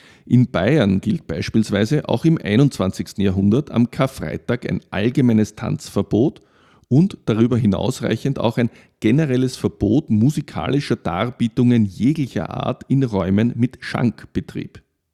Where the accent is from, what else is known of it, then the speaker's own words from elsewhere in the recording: Austria; Für mich als Österreicher ist das besonders betrüblich.